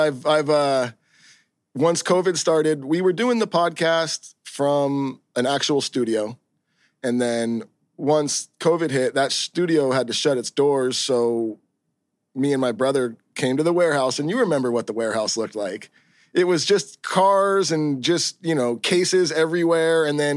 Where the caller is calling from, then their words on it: Huntington Beach, California, United States; I am in Huntington Beach. I'm in my warehouse, actually, where we do the … rehearsals, and this is where I record my podcast.